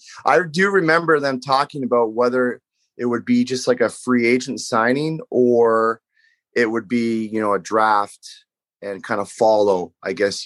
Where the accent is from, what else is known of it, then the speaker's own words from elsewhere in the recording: Burnaby, British Columbia, Canada; I grew up in British Columbia, in Burnaby, just outside of Vancouver.